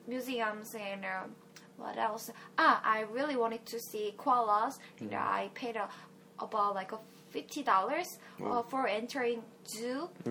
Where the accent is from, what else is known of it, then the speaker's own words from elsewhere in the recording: South Korea; first language Korean; English is a second language; So I can tell, of course, yeah, because my mother tongue is Korean.